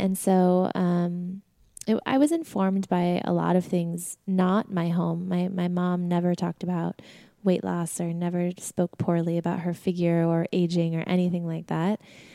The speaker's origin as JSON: {"language": "English", "town": "Sedona", "region": "Arizona", "country": "United States", "tie": "born or raised there", "said": "We grew up in Sedona, Arizona."}